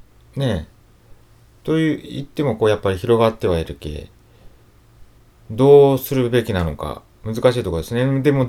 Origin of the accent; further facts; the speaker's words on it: Tokyo, Japan; 私こう出身東京なんですけど、